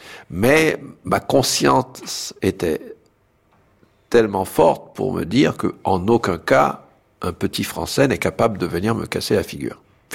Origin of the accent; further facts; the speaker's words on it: Brooklyn, New York, United States; À Brooklyn, je suis entouré de Noirs.